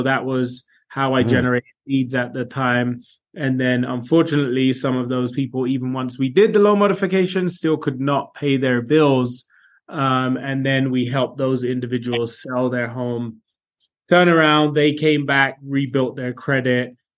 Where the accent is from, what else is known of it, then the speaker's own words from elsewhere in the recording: London, United Kingdom; moved away; So I am born and raised in London, moved here many moons ago, back in the early 2000s.